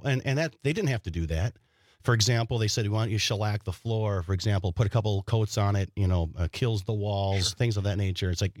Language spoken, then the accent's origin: English; Wild Rose, Wisconsin, United States; I mean, I growing up in Wild Rose, you know, you on TV and Len, you on radio